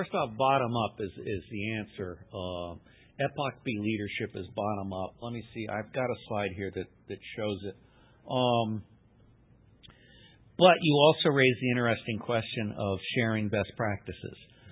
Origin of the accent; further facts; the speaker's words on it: Singapore; When I was growing up in Singapore